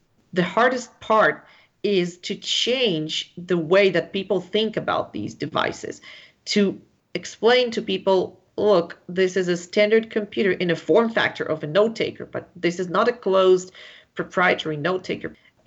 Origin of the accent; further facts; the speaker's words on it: Israel; I am from Israel.